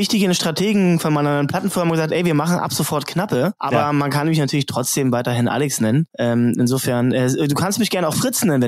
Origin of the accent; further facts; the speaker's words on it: Guben, Brandenburg, Germany; born there; Also ich bin wirklich 400 Meter von der Grenze, von der Spree-Neiße entfernt geboren im Krankenhaus.